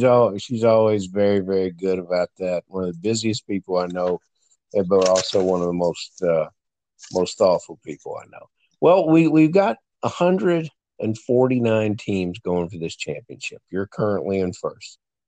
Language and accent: English; Kentucky, United States; I grew up in Kentucky, so naturally I was raised on basketball.